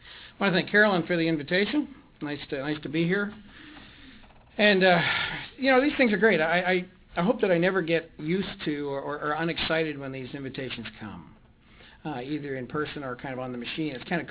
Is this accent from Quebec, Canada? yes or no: no; Toronto, Ontario, Canada; My hometown is Toronto, Canada.